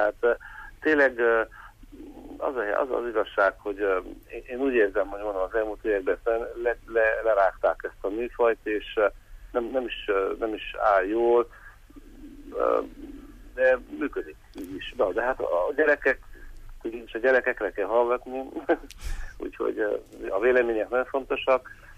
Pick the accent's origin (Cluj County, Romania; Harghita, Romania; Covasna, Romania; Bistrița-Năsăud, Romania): Harghita, Romania; Odorheiu Secuiesc; gyerekkoromban Székely Udvarhely környékén a legendák világában nőtte fel